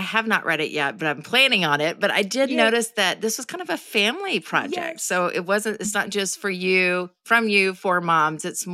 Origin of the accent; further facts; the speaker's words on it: Georgia, United States; My sister, we grew up in Georgia